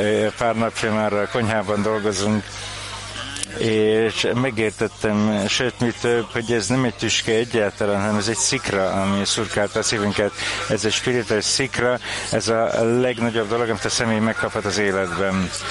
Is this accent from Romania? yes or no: no; Israel; én Kibuszból jövök, és ez annak ellenére, hogy ez nincs messze innen, ez olyan, mint hogyha egy másik bolygó lenne. Én úgy nőttem föl egy ilyen buborékban, mint hogyha minden tökéletes lenne, zöld mezők, a napsütés